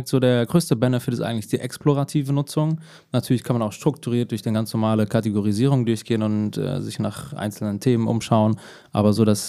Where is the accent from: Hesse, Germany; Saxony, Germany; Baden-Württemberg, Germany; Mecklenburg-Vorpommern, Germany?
Hesse, Germany; Also genau, ich komme hier Frankfurt-Umfeld und im Odenwald aufgewachsen